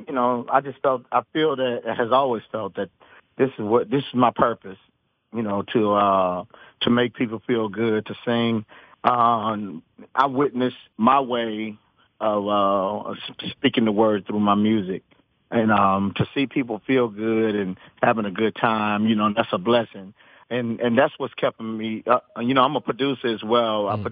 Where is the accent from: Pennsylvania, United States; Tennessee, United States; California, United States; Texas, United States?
Texas, United States; Kilgore; Man, I was born in Kilgo, Texas. Kilgo for sure, man. That's where I was born and raised.